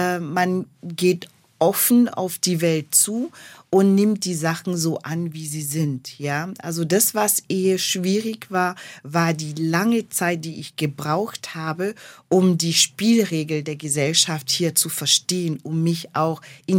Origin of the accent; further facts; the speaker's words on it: Cameroon; moved away as an adult; now in Germany; Also ich bin in Kamerun groß geworden. Ich habe das Abitur dort gemacht, habe Lebensmitteltechnologie studiert. Anschließend wollte ich in Kamerun bleiben und auch dort arbeiten. Mein Vater hat entschieden, dass ich nach Deutschland kommen sollte.